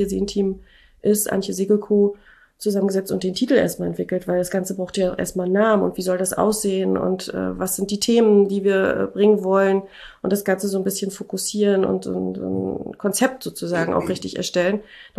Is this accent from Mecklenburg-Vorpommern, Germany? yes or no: yes; Schwerin, Mecklenburg-Vorpommern, Germany; also ich komme ja aus Schwerin